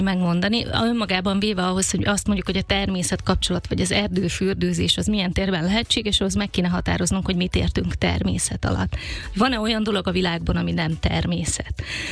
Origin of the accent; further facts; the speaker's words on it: Eastern Hungary, Hungary; mi sokat költöztünk, de alapvetően azért az alföldi régióhoz, Kelet-Magyarországhoz kötöm magam. Egyetemre egyébként Veszprémben jártam